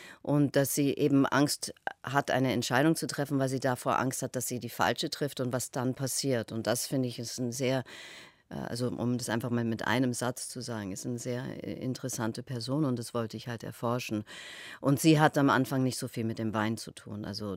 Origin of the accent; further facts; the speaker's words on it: Vienna, Austria; Das ist die Wiener Herkunft auch. Das ist ja, ich bin ja in Grinzing groß geworden, wo die Heurigen sind.